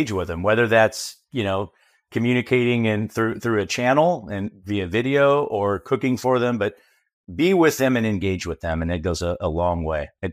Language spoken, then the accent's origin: English; Los Angeles, California, United States; I'm a Dodger fan, and so I grew up in Los Angeles for most of my life, and most of the first 30 years of my life